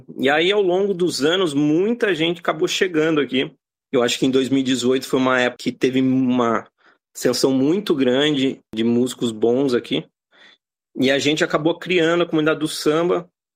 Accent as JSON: {"language": "Portuguese", "town": "Itapetininga", "region": "São Paulo", "country": "Brazil", "moved": "as an adult", "lives_now": "Australia", "said": "Olá, eu cheguei na Austrália em 2009. Eu sou de Itapetininga, no interior de São Paulo. Acabei de fazer 37 anos."}